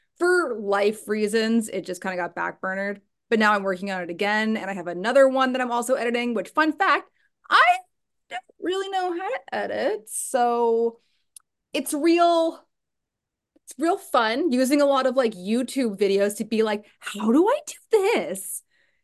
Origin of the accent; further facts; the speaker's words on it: Toronto, Ontario, Canada; accent: Canadian; For those of you who don't know, I'm from Toronto, Ontario. If you can't tell by my Canadian accent